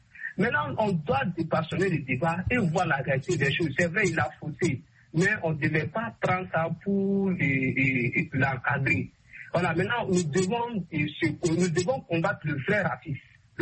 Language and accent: French; Burkina Faso; Puisque même chez moi, au Burkina Faso